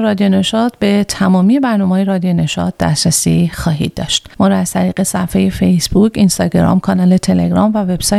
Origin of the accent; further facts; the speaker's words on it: Afghanistan; البته ما افغان هستیم و با شرایط فعلی افغانستان